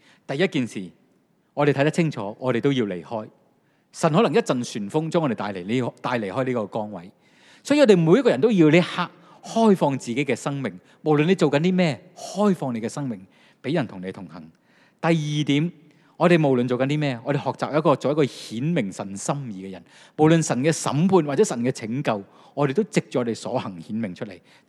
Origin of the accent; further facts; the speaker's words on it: China; 我哋中国人都有句说话，我都讲好多中国人嘅说话